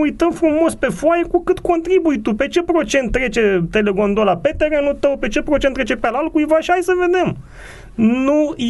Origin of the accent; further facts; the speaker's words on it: Novaci, Gorj County, Romania; Eu sunt din Novaci, la mine sufletul e la povestea de la Novaci.